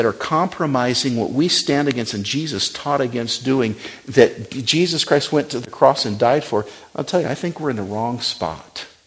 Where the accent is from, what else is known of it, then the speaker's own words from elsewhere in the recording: Wyoming, United States; I remember growing up in Wyoming